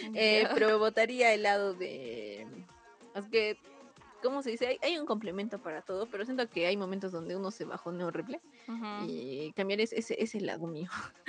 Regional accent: Cusco, Peru; Es que también me estresaría mucho quedarme en mi pueblito. En mi comunidad. Ay, sí, como si... A quedarme en mi Cusco. Yo amo mucho Cusco

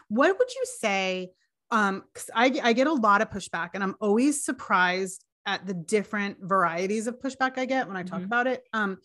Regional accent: New Jersey, United States; I was so psyched when I saw New Jersey got salon suites, because that's my home state.

